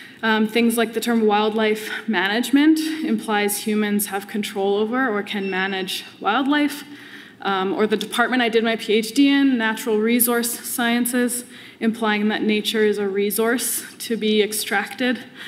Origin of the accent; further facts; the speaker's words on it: Manitoba, Canada; And growing up in Manitoba, moose have always been part of my relationship to the natural world.